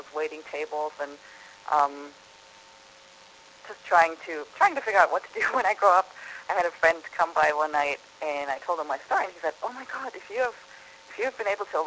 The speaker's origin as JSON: {"language": "English", "country": "Germany", "moved": "as an adult", "lives_now": "United States", "said": "I'm from Germany originally, so I ended up in the United States in my late 20s"}